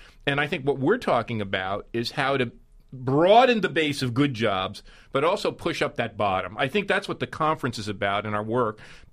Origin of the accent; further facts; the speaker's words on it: Newark, New Jersey, United States; In the New York metro, where I grew up in Newark, where my father worked in the factory in the Ironbound.